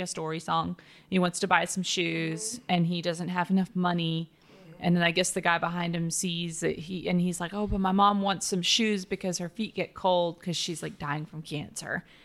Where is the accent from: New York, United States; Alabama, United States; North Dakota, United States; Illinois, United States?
Alabama, United States; Look, I'm from Alabama, okay?